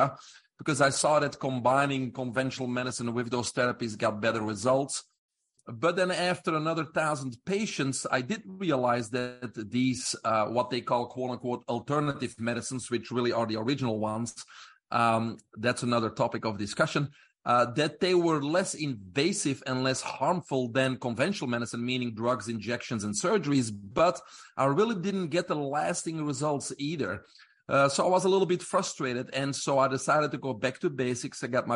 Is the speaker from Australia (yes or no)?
no; Belgium; English is a second language; moved away as an adult; now in Florida, United States; I do have an accent, of course. So I'm originally from Belgium. I grew up over there.